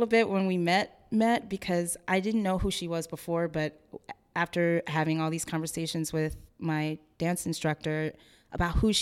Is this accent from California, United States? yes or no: no; Texas, United States; But growing up in Texas, you know, there was some stuff.